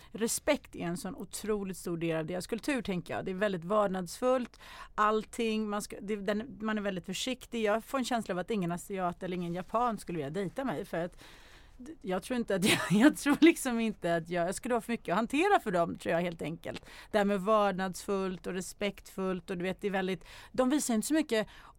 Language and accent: Swedish; Sweden; Ja, och som svensk också tror jag, som vi är ändå ganska...